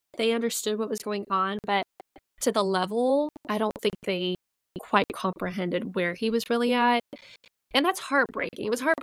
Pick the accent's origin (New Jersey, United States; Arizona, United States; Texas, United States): Texas, United States; And I think culturally, this is like where I think growing up in Texas, that's different.